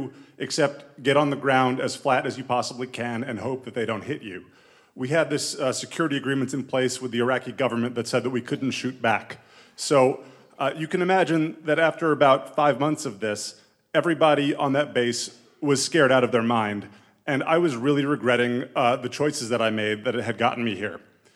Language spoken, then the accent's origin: English; New York, United States; but he knew that I was a lawyer from New York